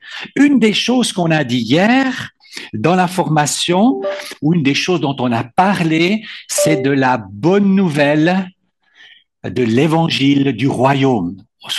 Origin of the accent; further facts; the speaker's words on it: Switzerland; je viens de Suisse, j'habite dans la partie francophone de la Suisse, dans une ville qui s'appelle Lausanne.